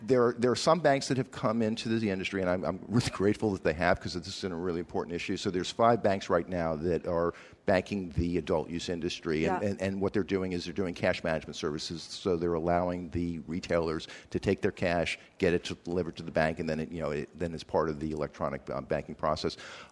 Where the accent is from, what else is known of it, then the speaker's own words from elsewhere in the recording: Brookline, Massachusetts, United States; I grew up in Brookline, and they did actually a really cool job of keeping the historical character